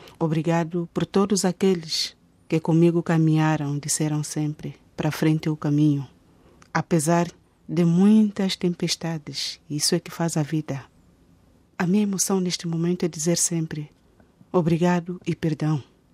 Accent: Mbanza Congo, Zaire, Angola; now in Cafunfo, Angola; Sou do Mbanza Congo.

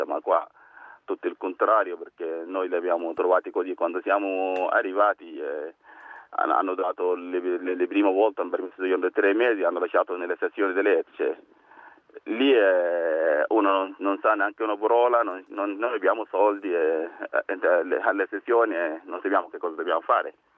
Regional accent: Darfur, Sudan; Italian is a second language; now in Rome, Italy; sono rifugiato politico, vengo dal Sudan e dal Darfur.

